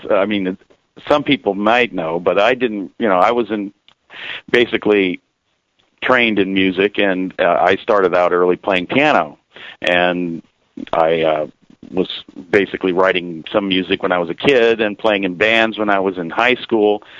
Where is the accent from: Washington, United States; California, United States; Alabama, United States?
California, United States; Hollywood; You know, I grew up in Hollywood, surrounded by the music business